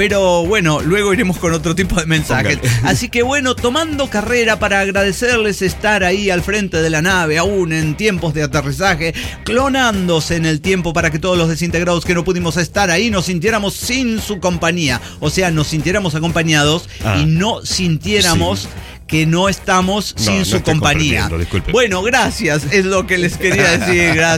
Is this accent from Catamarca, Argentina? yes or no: no; Chaco, Argentina; Claro, mi norte es que yo soy del Chaco, en el norte de Argentina.